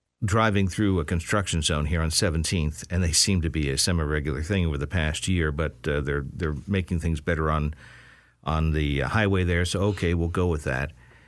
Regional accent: New York, United States; now in Pennsylvania, United States; this is one of the reasons I'm out in Pennsylvania versus where I grew up in Metro New York

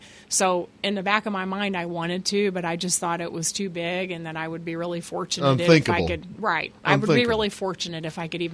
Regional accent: Mount Vernon, Illinois, United States; Well, I actually was born and I grew up in Mount Vernon, which is where I'm from.

